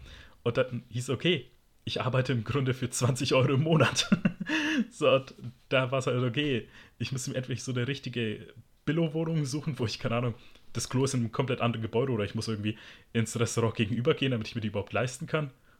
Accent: Berlin, Germany; weil für mich Berlin ist halt wirklich meine Heimat einfach

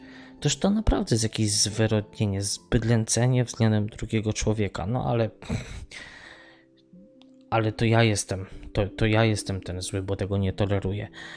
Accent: Tarnów, Lesser Poland, Poland; Ja wychowałem się w Tarnowie, w dzielnicy Mościce

